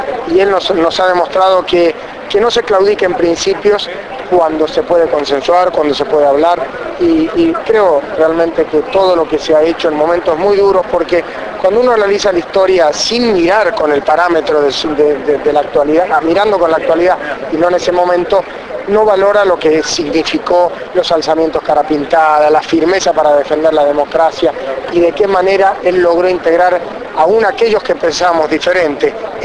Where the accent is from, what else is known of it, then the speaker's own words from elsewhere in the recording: Argentina; A mí me emociona mucho, me emociona como argentino